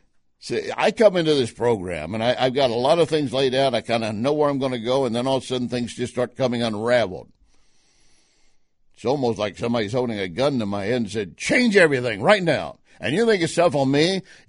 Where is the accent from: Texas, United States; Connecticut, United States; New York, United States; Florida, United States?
Texas, United States; I grew up in West Texas oil country. My dad was in the oil business, made us a great living.